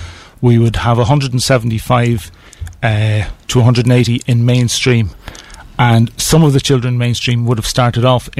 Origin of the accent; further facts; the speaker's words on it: Dublin, Leinster, Ireland; now in Cooley, Ireland; From Dublin, married a woman from Navan. Fell for a house and a place in Cooley, so we moved there.